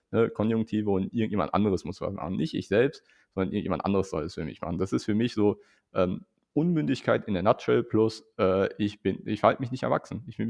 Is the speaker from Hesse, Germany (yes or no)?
yes; Hesse, Germany; Also ich komme aus Hessen, da sind Mittelgebirge.